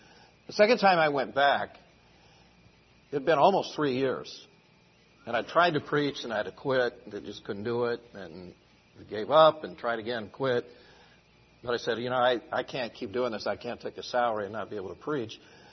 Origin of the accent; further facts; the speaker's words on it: Indiana, United States; I'm from Indiana originally.